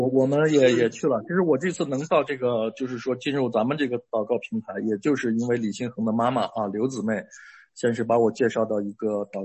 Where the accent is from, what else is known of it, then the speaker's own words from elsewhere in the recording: China; 但是我们觉得我们中国人，那么多中国人走出去啊